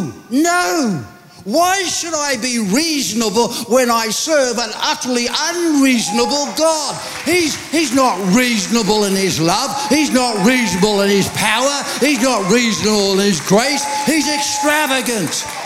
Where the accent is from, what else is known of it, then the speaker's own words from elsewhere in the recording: Ireland; I remember waking up one morning and just having an Irish moment. I guess I'm Irish, by the way.